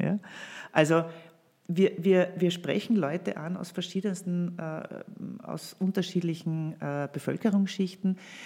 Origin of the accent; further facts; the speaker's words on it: Amstetten, Lower Austria, Austria; also born or lived in Vienna; Die schönste Zeit meiner Kindheit war in Amstetten tatsächlich, ja, weil das war die erste Volksschule, die ersten Volksschulfreunde. Und da musste ich dann mit 9 nach Wien in die niederösterreichische Molkerei im 20. Bezirk 1966 im 10. Stock von einem Hochhaus